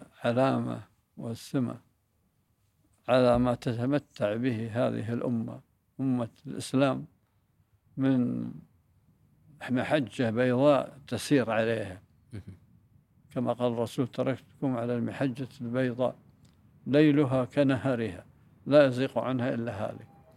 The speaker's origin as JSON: {"language": "Arabic", "country": "Kuwait", "said": "فعند ذلك عندنا في الكويت"}